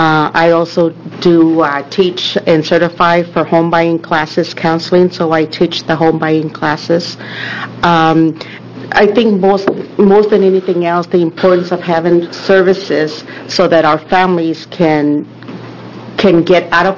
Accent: Cornelius, Oregon, United States; also born or lived in Texas; from Cornelius, Oregon.

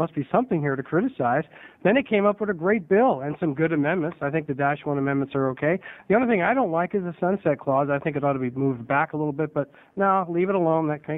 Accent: Salem, Oregon, United States; Men there, excuse me, I'm … from Salem.

